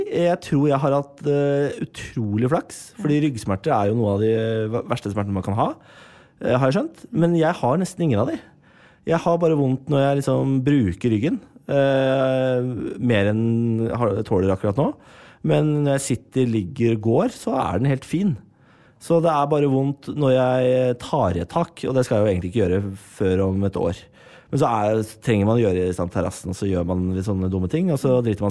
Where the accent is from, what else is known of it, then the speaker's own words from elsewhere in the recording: Moss, Østfold, Norway; Jeg er fra Moss, ok.